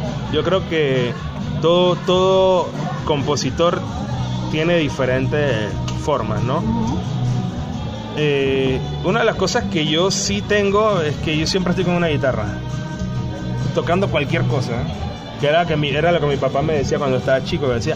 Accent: Panama; yo, siendo panameño, a los aproximadamente 10, 11 años, que venía a la tierra de mi madre, era Chile, me topaba con algo totalmente antagónico a lo que yo estaba viviendo en Panamá.

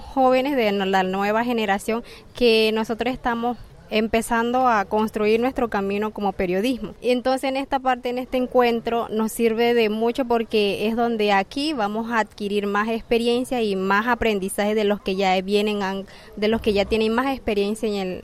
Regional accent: La Guajira, Colombia; yo soy del sur de La Guajira, mi comunidad es una organización indígena

